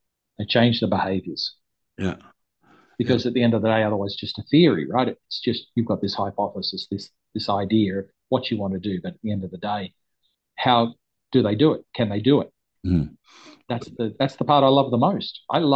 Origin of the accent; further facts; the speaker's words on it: Australia; when I was growing up in Australia, working in Australia and other places where it's more of a sporting culture.